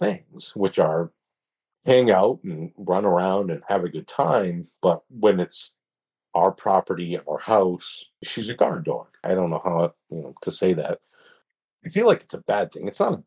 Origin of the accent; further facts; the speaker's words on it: East Coast, United States; It's very special growing up on the East Coast, especially this time of year and the history we have and things like that.